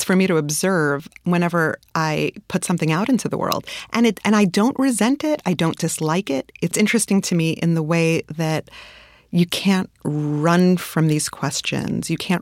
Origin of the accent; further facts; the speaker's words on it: Brooklyn, New York, United States; So I didn't grow up like this. I grew up in Brooklyn.